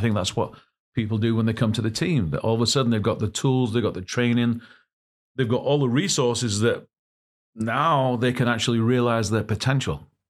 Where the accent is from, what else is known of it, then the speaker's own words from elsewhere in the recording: England, United Kingdom; It's because I'm from England.